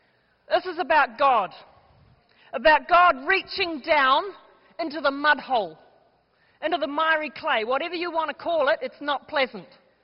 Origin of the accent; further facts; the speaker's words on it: New Zealand; Well, she told you, okay, I'm a Kiwi and I'm proud of it. And I don't have an accent.